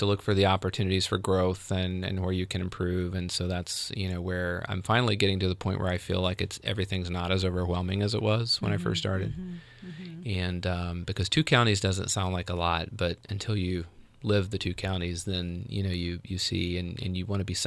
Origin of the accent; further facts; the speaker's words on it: Portsmouth, Ohio, United States; I grew up in Southern Ohio, so I'm sensitive to this